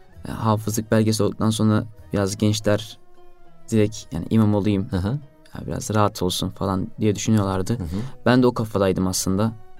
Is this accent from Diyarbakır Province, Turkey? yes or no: no; Istanbul, Turkey; İstanbul'da çünkü çoğu arkadaşım burada. Burada büyümüşüm. Burada yaşamışım. Burada derslere devam ediyorum.